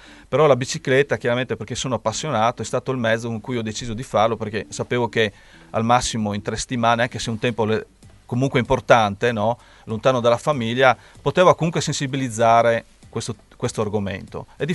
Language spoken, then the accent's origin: Italian; Cividale, Friuli-Venezia Giulia, Italy; io sono di Cividale, nato il 2 febbraio 71